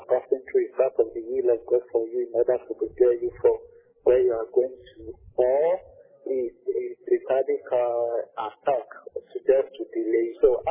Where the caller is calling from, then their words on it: Lagos, Nigeria; I'm calling from Lagos.